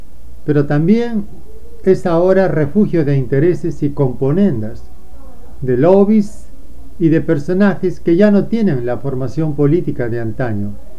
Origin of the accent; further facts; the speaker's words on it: Peru; ¿Que como peruanos deberíamos callarnos, defenderla?